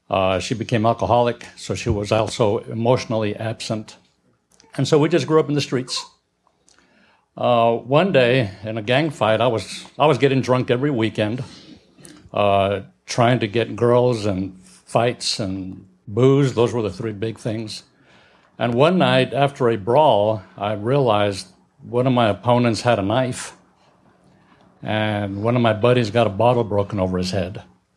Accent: El Paso, Texas, United States; Like most kids, growing up in El Paso, I grew up with very little parental control.

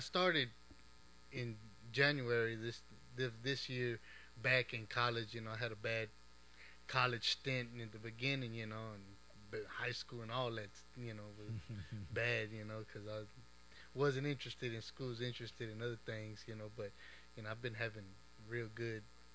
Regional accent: Austin, Texas, United States; Well, I'm from Austin. You know, people that know me here, they know that I'm from this neighborhood, you know, born and raised, and got a lot of history here in Austin.

